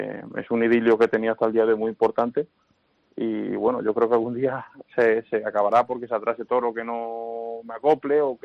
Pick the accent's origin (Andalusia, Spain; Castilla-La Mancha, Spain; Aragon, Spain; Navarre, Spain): Castilla-La Mancha, Spain; Albacete; para mí Albacete es una plaza, pues, que a la que le debo mucho en mi tierra y siempre para mí es especial